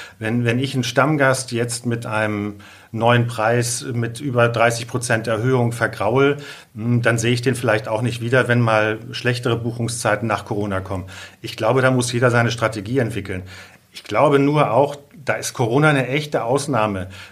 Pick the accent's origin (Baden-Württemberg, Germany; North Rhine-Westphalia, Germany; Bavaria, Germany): North Rhine-Westphalia, Germany; born there; Ich bin im Sauerland geboren, das ist jetzt auch raus. Das ist ein absoluter Makel auf meinem Lebenslauf, aber jetzt mit 58 kann ich mir das erlauben, das zu sagen.